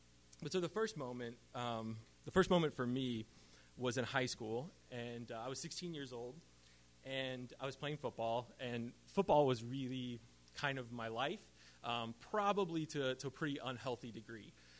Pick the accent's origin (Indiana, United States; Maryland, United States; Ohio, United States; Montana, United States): Indiana, United States; I grew up in Indiana. And Indiana, you're not allowed to put the pads on until the third day.